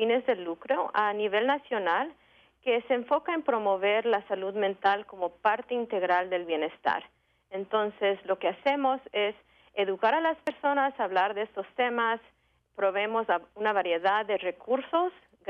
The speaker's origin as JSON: {"language": "Spanish", "region": "Virginia", "country": "United States", "tie": "born or raised there", "also_born_or_lived": "Sucre, Bolivia", "said": "originalmente yo soy de Bolivia, nací en Sucre, Bolivia, y vine a los Estados Unidos cuando era muy chiquitita. Entonces he crecido acá en los Estados Unidos y he vivido todo el tiempo acá en Virginia."}